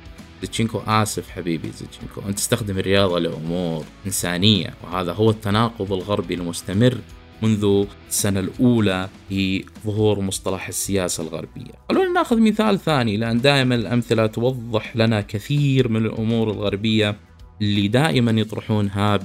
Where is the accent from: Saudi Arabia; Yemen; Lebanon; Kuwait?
Saudi Arabia; أو عندنا في المملكة العربية السعودية